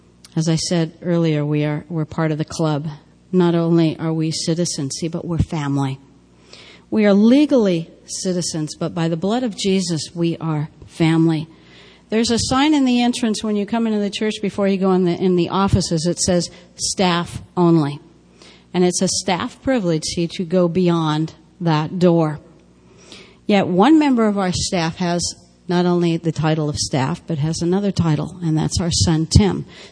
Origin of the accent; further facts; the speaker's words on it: United States; because, again, I love being an American.